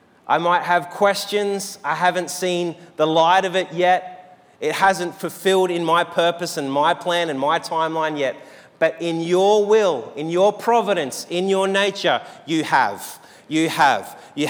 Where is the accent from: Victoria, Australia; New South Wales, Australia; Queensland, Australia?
Queensland, Australia; Sunshine Coast; I grew up on the Sunshine Coast, and my good friend owned Mr. Whippy.